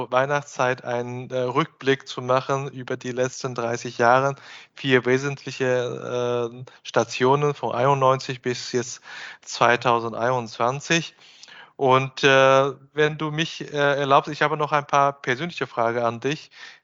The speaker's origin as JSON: {"language": "German", "region": "Shanghai", "country": "China", "said": "Ich komme selber aus Shanghai"}